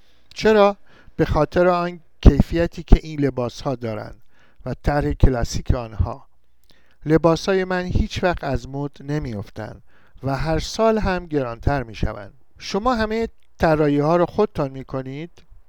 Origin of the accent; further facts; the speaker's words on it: Iran; accent: Iranian; من 100% لهجه‌ام، صحبتم و قیافه‌ام همه ایرانی است.